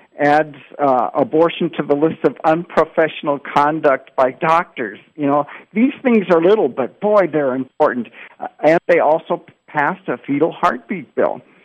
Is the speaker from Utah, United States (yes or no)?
no; Montana, United States; And Montana, my home state, I'm so proud of them.